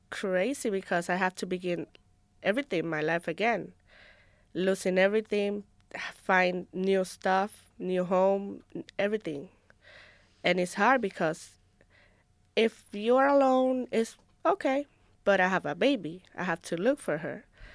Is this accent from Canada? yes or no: no; Puerto Rico; English is a second language; moved away as an adult; now in United States; Hi, I'm from Puerto Rico. Grow over there, and I came like a year and a half because of the hurricane.